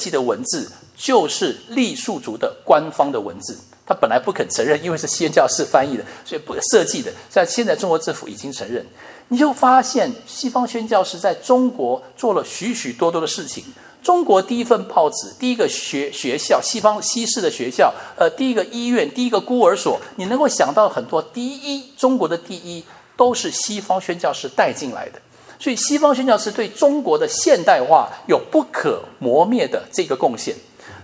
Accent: Taiwan; 文革的时候，当我在台湾，我从台湾来，那时候我6、7岁，我就隐隐约约的知道对岸发生的一些事情。

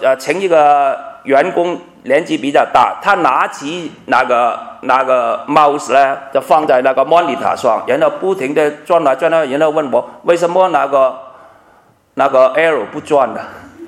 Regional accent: Guangdong, China; first language Cantonese; Chinese is a second language; 真是我们广东话就是我们吃盐巴比你吃饭还要多，我这普通话怎么讲我不知道

